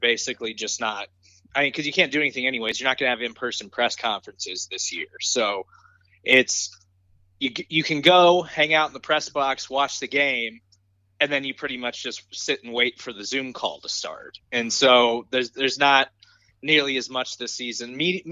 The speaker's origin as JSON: {"language": "English", "town": "Shawnee", "region": "Kansas", "country": "United States", "tie": "born or raised there", "said": "I guess I grew up in Shawnee."}